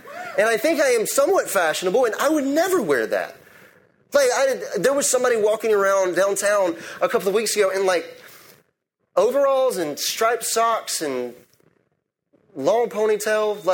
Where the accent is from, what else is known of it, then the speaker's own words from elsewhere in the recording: the South, United States; Like, I grew up in the South, and that is still a thing. If I go home and my hat is on at the table, I will get slapped in the face by my grandmother.